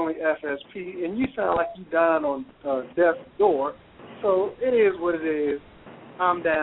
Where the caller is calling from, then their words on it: Pleasanton, California, United States; I'm calling you from Pleasanton, California, which is right outside of Dublin, California, which is also right outside of Oakland and San Francisco.